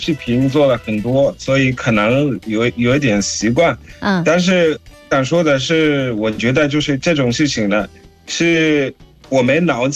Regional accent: Zimbabwe; Chinese is a second language

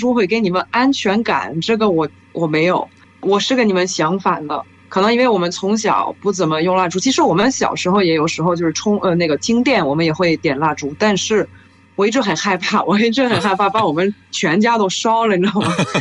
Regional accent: France; now in China; 我上次回老家，我还买了一个我老家的有一个特别有名的一个这个烤面包的一个东西，就是法国其他地方是没有。

